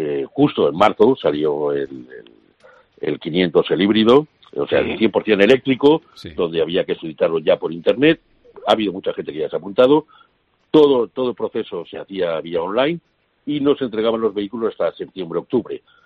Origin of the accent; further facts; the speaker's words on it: Spain; pero bueno, somos españoles, aquí las hemos visto de todos los colores